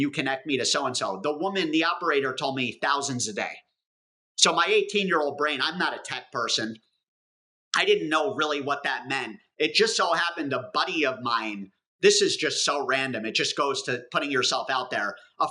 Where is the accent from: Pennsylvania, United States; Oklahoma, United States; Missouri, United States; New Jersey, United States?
New Jersey, United States; So I'm here as a kid growing up in New Jersey, like diehard foodie. I grew up very close to New York City